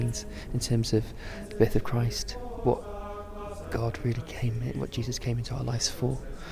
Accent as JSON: {"language": "English", "region": "England", "country": "United Kingdom", "said": "I'm 26 and I'm from England."}